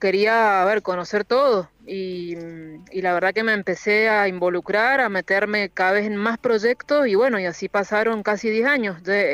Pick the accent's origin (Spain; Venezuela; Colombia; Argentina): Argentina; Mendoza; accent: Mendoza; Ya no tengo tanta tonada mendocina quizás, pero sí, soy mendocina.